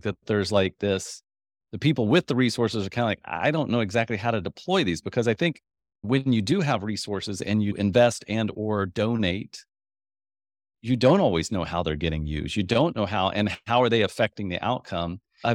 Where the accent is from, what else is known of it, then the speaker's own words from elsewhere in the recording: Kansas, United States; I grew up in Kansas, so it's a little bit less elitist, I would say, in the Midwest.